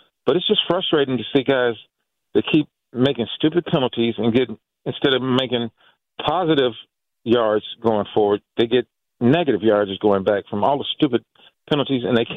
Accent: Chicago, Illinois, United States; Southside, bro.

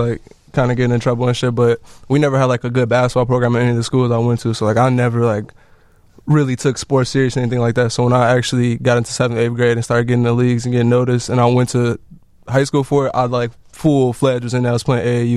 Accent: Chicago, Illinois, United States; I grew up in Jeffrey Manor. It was like 97 to Oglesby. Until I was like 9

